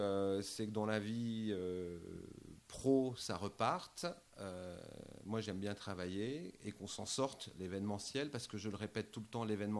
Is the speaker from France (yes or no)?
yes; Lyon, Auvergne-Rhône-Alpes, France; Non, moi je suis un Lyonnais, je suis un gone